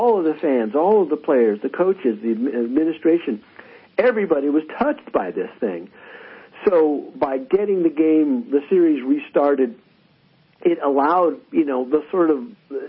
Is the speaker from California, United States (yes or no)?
yes; San Francisco, California, United States; I grew up in San Francisco, a lifelong Giants fan